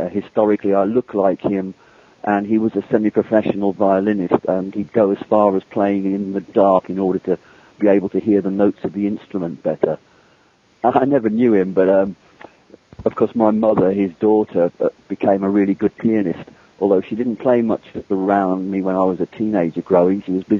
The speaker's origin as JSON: {"language": "English", "region": "West Midlands", "country": "United Kingdom", "tie": "born or raised there", "said": "when I was born and raised around the Midlands, the industrial heartlands of Britain, and I was a 50s kid. And I grew up in the shadow of Dudley Zoo"}